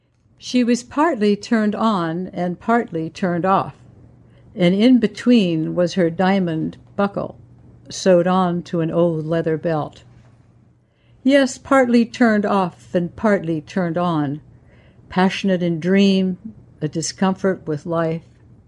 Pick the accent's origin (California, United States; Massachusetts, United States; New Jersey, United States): California, United States; Santa Monica; also born or lived in England; I was born in England, grew up in Santa Monica